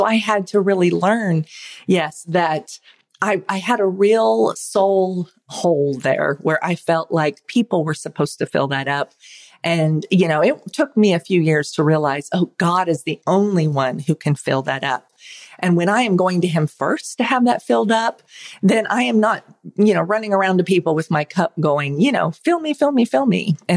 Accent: Oklahoma, United States; I grew up in Oklahoma, out in the country on O'Neill Lane. …

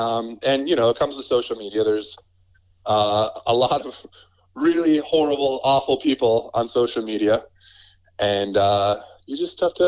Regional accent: Dallas, Texas, United States; so I tagged along with him a few times growing up in Dallas, Texas, and that was exhilarating.

